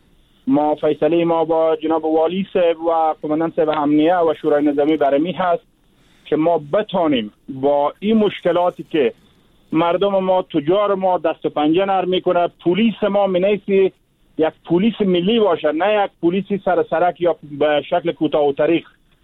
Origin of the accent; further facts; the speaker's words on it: Farah, Afghanistan; مشکلات زیربنایی و اقتصادی داشتیم ما در ولایت فرا. ولایت ما درجه اول شده